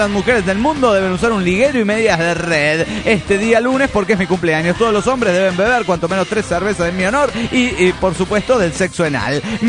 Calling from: Puerto Vallarta, Jalisco, Mexico; Hola, soy la licenciada de Puerto Vallarta, Jalisco, México.

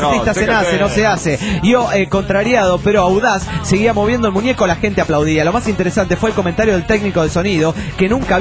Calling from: Cochabamba, Bolivia; de Cochabamba, Bolivia.

